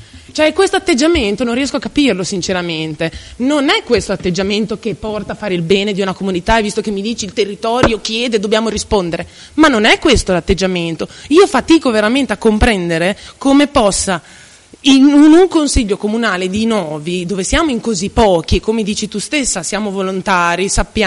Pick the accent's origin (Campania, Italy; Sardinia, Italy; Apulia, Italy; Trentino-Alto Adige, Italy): Trentino-Alto Adige, Italy; Rovereto; sono limitata io, ma va benissimo, sarò limitata, sono di Rovereto